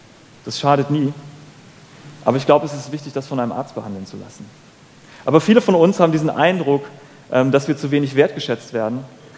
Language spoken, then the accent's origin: German; Northern Germany, Germany; Ich bin Norddeutscher, ich kann sowas eigentlich nicht.